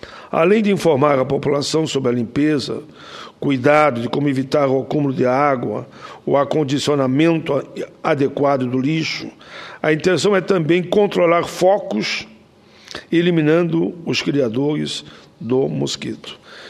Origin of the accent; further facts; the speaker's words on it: Caxias do Sul, Rio Grande do Sul, Brazil; born there; now in Canoas, Brazil; da cidade onde eu resido, nasci em Caxias, mas moro em Canoas